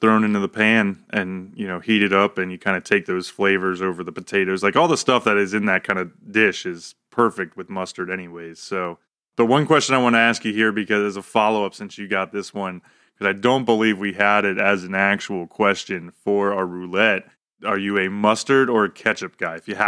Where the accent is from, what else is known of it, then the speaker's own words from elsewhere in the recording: Maryland, United States; us growing up in Maryland, we really weren't that far from Pennsylvania